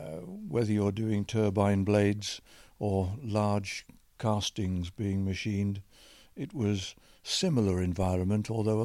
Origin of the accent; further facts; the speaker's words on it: Gerrards Cross, South East England, United Kingdom; born there; I was born in Gerrards Cross, just outside London, and that was in 1939, November.